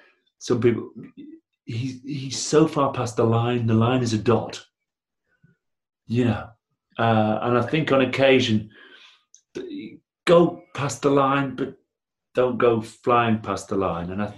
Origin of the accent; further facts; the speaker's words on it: Blackburn, North West England, United Kingdom; I'm from Blackburn.